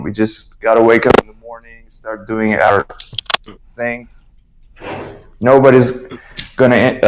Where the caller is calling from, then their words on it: Iran; Look, I'm calling from Iran.